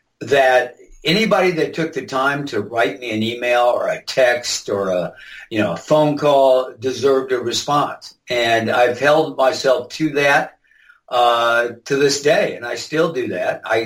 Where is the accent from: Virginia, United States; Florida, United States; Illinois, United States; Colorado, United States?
Illinois, United States; Now, I grew up in Giant City State Park where the Illini Indians were located.